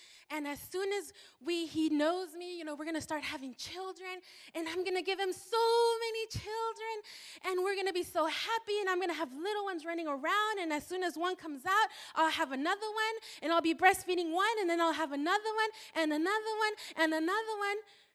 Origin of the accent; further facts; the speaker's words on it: Mexico; accent: Spanish; first language Spanish; English is a second language; Now, I'm Mexican, and I speak Spanish. Spanish is my first language, so I might pronounce things with my Spanish accent.